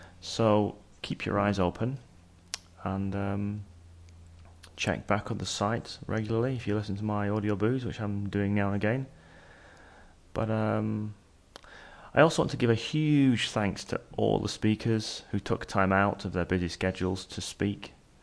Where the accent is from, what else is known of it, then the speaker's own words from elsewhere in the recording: London, United Kingdom; head back to London to probably a cold and frosty, wet reception in my hometown of London.